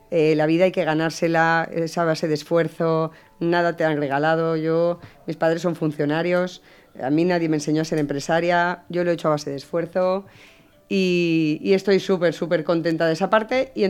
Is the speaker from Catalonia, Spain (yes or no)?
no; Campo Redondo de Alba, Castile and León, Spain; yo soy de un pueblo muy pequeñito de Palencia, se llama Campo Redondo de Alba.